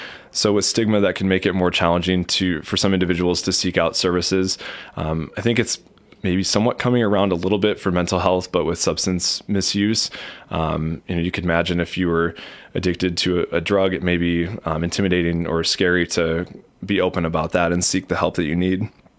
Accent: Richland Center, Wisconsin, United States; also born or lived in California; I moved back to Richland Center from California, lived out there for 5 years, and was really excited to see this opportunity come up, just to be able to dive right back into my hometown

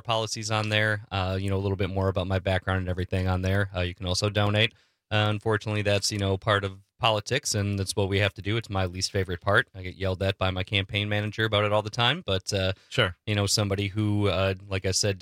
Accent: La Crosse, Wisconsin, United States; now in Madison, United States; La Crosse. I grew up in La Crosse.

